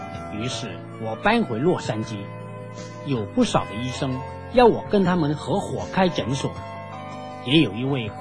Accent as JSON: {"language": "Chinese", "country": "Hong Kong", "moved": "as an adult", "said": "我从香港来，出生在一个信基督的家庭里"}